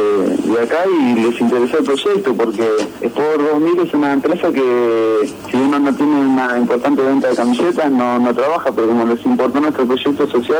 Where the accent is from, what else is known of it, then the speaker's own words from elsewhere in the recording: San Francisco Solano, Buenos Aires Province, Argentina; Soy de San Francisco Solano, Quilmes.